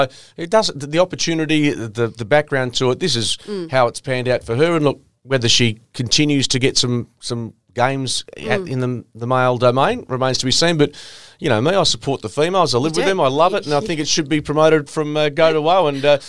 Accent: Australia; as an Australian

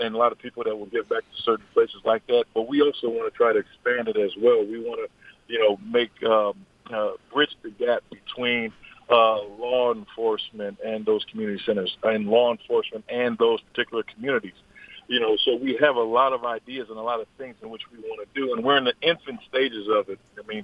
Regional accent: Buffalo, New York, United States; I grew up in Buffalo, and I moved around from the east side and the west side

